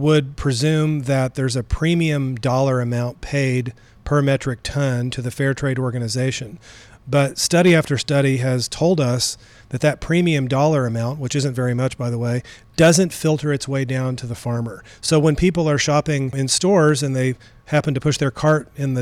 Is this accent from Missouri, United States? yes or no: yes; Springfield, Missouri, United States; You know, I grew up in Springfield, and so we have a lot of relationships here.